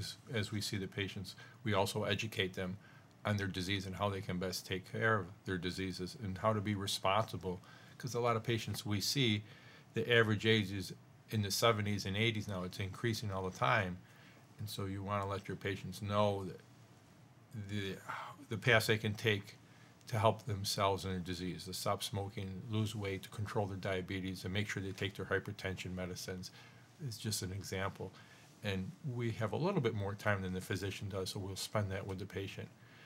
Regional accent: Syracuse, New York, United States; back to Syracuse, New York.

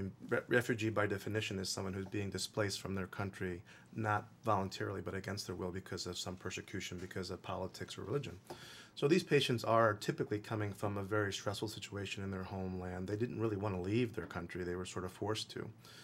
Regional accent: Queens, New York, United States; also born or lived in Colombia; to the States when I was quite young, Queens, New York, when I was four. So I was schooled in the U.S. But I'm actually born from Colombia and still have a lot of family there.

